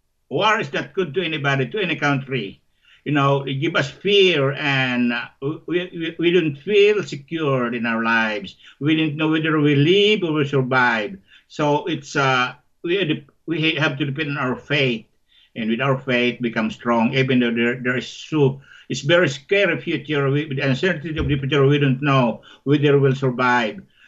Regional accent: Panganiban, Bicol Region, Philippines; not excepting my hometown of Panganiban, where I was born.

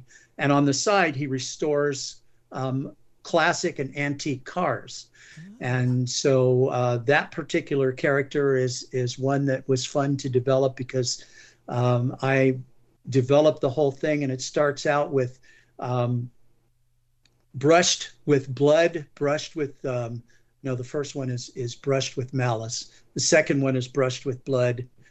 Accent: Indiana, United States; which is taken from where I grew up on Lake Maxinkuckee in north central Indiana.

